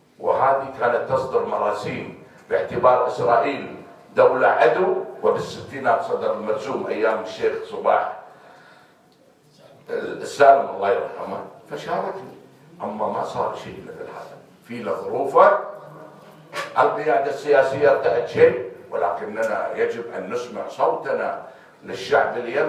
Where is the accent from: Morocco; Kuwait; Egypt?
Kuwait; حتى لا نأتي إلى سكتنا ككويتيين